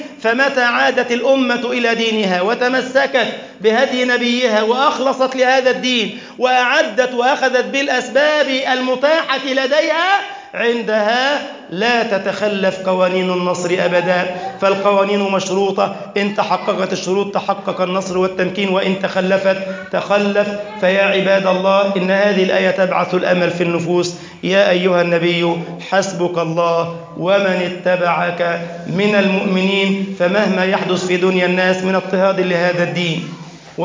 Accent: Egypt

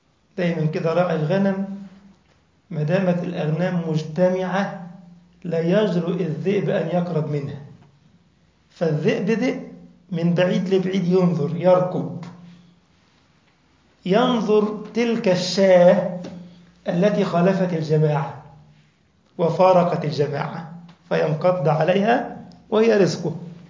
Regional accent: Egypt; عندنا في مصر يعني، مش عارف عندكم انتوا في البلاد المغرب والشام

